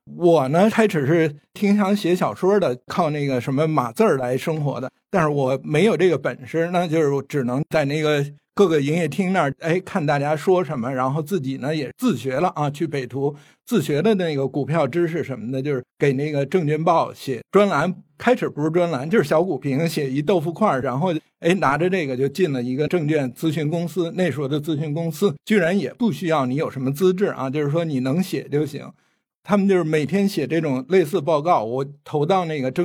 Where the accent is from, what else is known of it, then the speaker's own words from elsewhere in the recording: Beijing, China; 我从小就生活在这个东城区，然后在那个西城区上学，整个就是没有离开过北京这么一个方圆几十公里的这么一个范围。